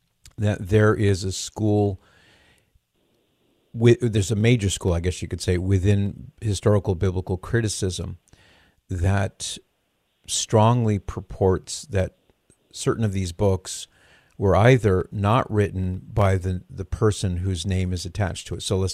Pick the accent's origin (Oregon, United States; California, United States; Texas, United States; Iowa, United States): California, United States; Hey, I'm from California. It's my home state. I love my home state.